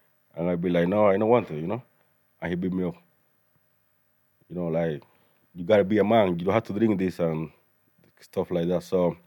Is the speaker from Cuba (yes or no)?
yes; Sancti Spíritus, Cuba; also born or lived in Ciego de Ávila, Cuba; I grew up in Santo Espíritu. It's those two places are like in the center of Cuba.